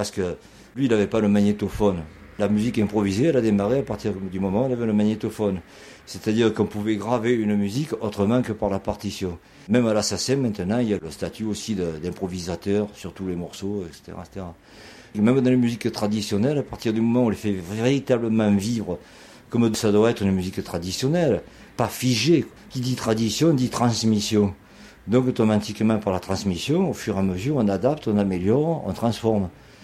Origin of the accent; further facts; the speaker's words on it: Marseille, Provence-Alpes-Côte d'Azur, France; je suis un marseillais d'origine, fils d'ouvrier, père d'ouvrier, petit-fils de bouchonnier